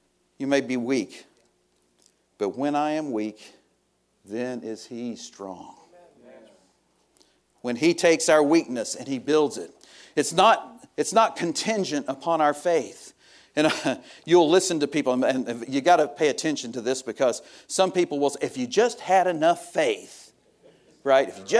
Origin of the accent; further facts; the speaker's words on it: Texas, United States; But I was born and raised in North Texas.